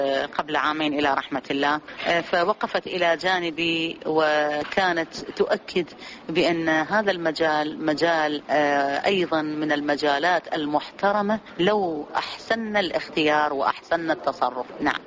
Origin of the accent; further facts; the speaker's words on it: Basra, Basra Governorate, Iraq; البدايات كانت في مدينتي الحبيبة في مدينة البصرة حصرا في عام 1974